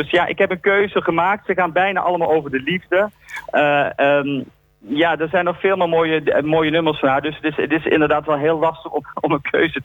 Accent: Meerssen, Limburg, Netherlands; accent: Meerssen dialect; En het is de dialect uit Meersen waar ik zeg maar geboren ben en opgegroeid. Dus vandaar dat ik het graag in mijn eigen dialect wilde zingen uit Meersen.

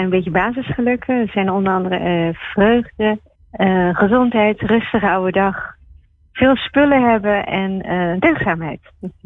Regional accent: Singapore; Dutch is a second language; omdat ik zelf natuurlijk Chinees ben. Ik kom uit Singapore.

